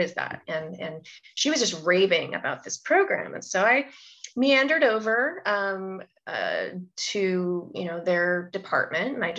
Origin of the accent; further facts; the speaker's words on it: California, United States; I grew up in the Salinas Valley, which is in like central Northern California.